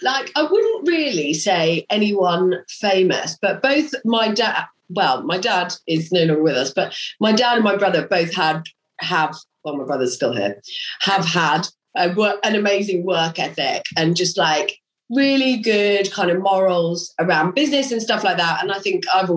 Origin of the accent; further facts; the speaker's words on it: East of England, United Kingdom; also born or lived in Barcelona; Well, I'm from Norfolk originally, so they're not too far away from the sea